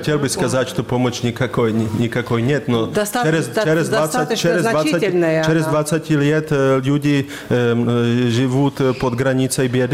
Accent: Serbia; also born or lived in Prague, Czechia; Часть моей семьи я из Сербии. И мы в Праге очень сильно проживали

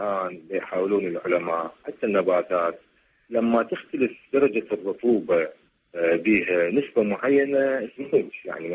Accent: Iraq; الموجودة عندنا بالعراق وحتى بالمنطقة متكيفين إلى درجات حرارة عالية

